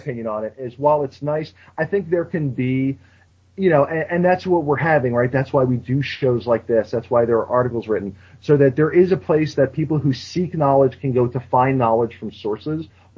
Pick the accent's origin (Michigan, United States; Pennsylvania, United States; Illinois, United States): Pennsylvania, United States; Philadelphia; growing up in the Italian neighborhood where I did, in Philadelphia, no one could say three-syllable words, really.